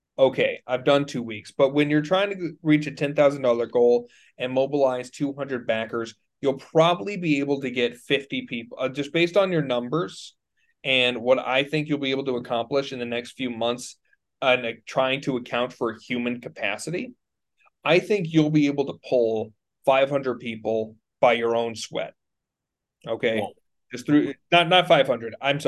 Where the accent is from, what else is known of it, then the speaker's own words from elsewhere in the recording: Texas, United States; By the way, I'm Texan.